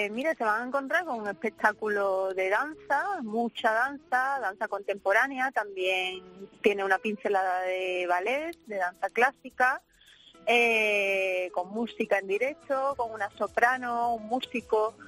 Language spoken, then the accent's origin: Spanish; Seville, Andalusia, Spain; para mí como sevillana, pues es muy importante